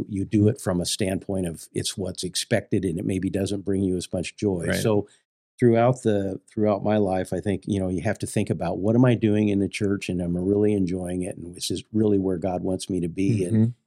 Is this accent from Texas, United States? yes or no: no; Iowa, United States; also born or lived in Colorado; now in Lincoln, United States; We're both originally from Western Iowa. Spent a few years in Colorado, came to Lincoln back in 93, and we've been at Messiah the whole time.